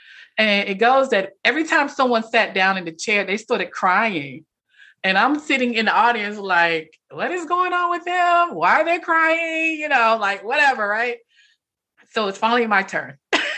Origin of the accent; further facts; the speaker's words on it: Selma, North Carolina, United States; also born or lived in Washington, D.C.; So yeah, I was raised, like I said, I was born in Washington, D.C. And a few months after I was born, my family, we bought a house in Selma, North Carolina. So I was raised there until I went off to college.